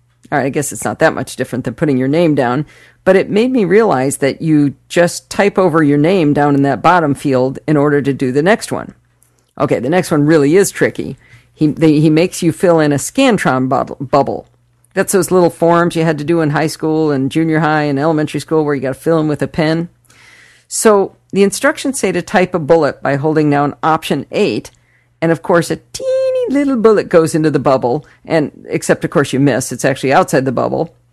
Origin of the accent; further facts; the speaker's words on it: Michigan, United States; I'm from Michigan. That proves he's cool. Of course, we were kind of a Michigan State kind of a family